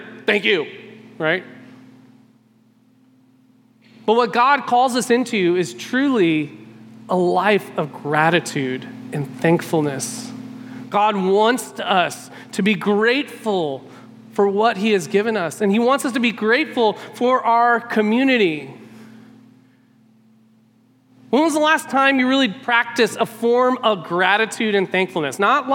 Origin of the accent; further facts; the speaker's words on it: Southern United States, United States; Now, I don't know about you, but I grew up in the South.